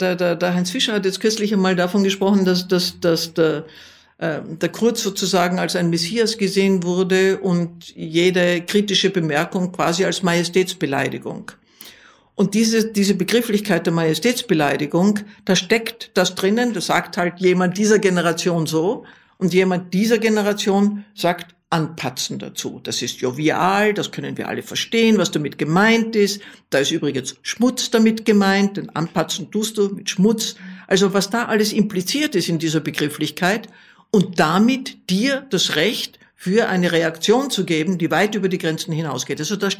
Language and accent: German; Vienna, Austria; jetzt spreche ich als Wienerin